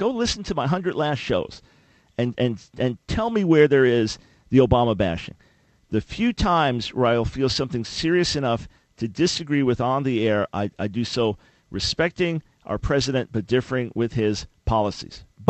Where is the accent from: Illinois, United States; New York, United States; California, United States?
New York, United States; New York City; I am a white man who was born and raised in New York City, Long Island.